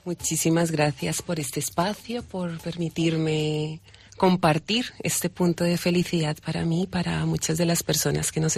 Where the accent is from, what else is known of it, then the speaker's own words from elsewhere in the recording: Bogotá, Colombia; now in Bilbao, Spain; Llevo casi 20 años aquí y digo, bueno, yo soy de Bogotá.